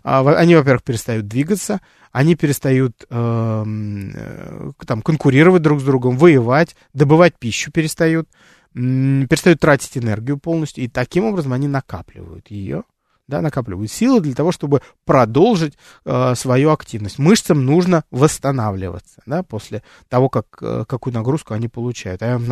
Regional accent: Russia; Я тоже из России

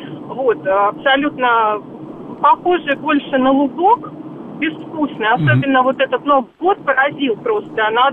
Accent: Moscow, Russia; Я тоже москвичка.

